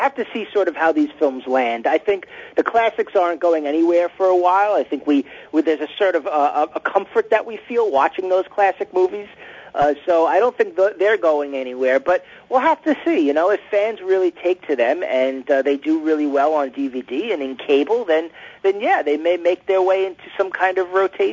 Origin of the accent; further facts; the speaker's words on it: New York City, New York, United States; It's a great New York movie. I'm a New Yorker, so I favor those kinds of films.